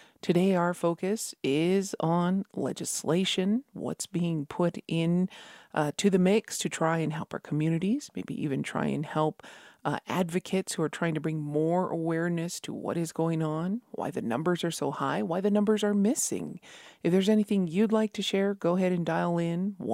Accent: Mesota Pueblo, New Mexico, United States; from Mesota Pueblo

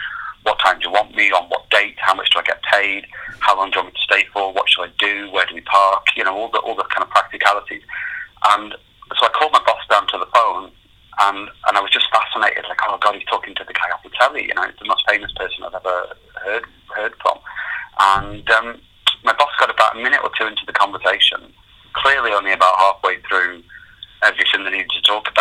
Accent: North West England, United Kingdom; I grew up in Lancashire, and up in Lancashire, where you kind of in the northwest of England

